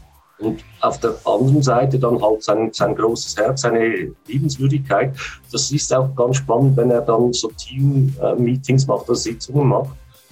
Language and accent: German; Switzerland; dass ich als Schweizerin das erklären muss